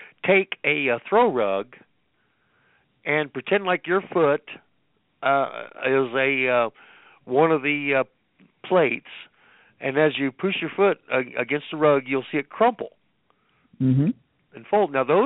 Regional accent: Indiana, United States; When I was growing up in Indiana, I think the highest point above sea level was 800 feet

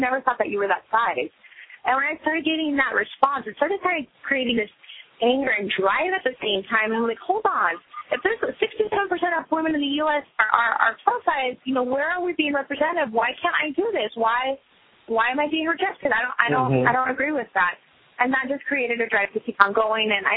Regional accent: Las Vegas, Nevada, United States; They decided to bring it to Las Vegas. And we moved, and it kind of just Vegas grew on me. I was raised up in Vegas.

